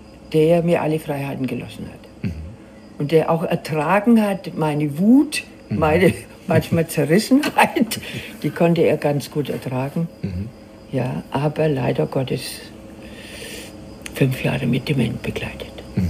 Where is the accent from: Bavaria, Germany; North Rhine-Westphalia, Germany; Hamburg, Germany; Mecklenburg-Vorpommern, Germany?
Bavaria, Germany; Wassertrüdingen; Ich habe auch erlebt, wie die Amerikaner in Wassertrüingen einmarschiert sind.